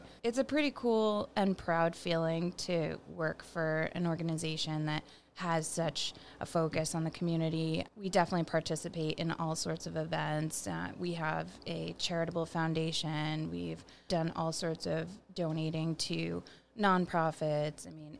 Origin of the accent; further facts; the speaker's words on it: Harvard, Massachusetts, United States; I bought my house in Bolton, and I live a mile from my parents where I grew up in Harvard.